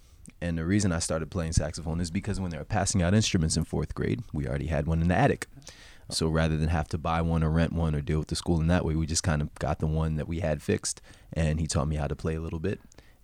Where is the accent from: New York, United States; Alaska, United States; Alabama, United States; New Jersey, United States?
New Jersey, United States; South Orange; I was born in New Jersey. I grew up there too. And it was a really wonderful place to grow up. As much as a bad rap as Jersey gets, it was great.